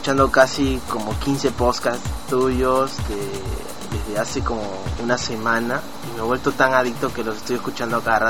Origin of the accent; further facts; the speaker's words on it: Peru; now in Nagoya, Japan; soy peruano y bueno, pues estoy viviendo ahorita acá en Nagoya, Japón. Desde Japón